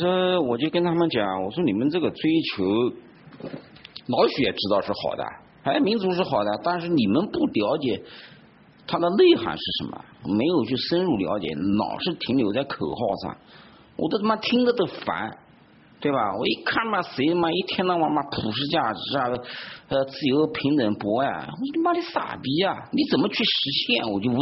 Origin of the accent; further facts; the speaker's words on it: China; born there; 因为我生在中国，我对中国的文化和中国的国民性劣根性我太了解了。